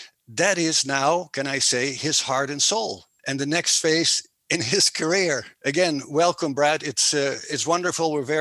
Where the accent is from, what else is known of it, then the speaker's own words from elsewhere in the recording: Netherlands; English is a second language; now in Arizona, United States; I'm originally from the Netherlands, currently living in the state of Arizona in the United States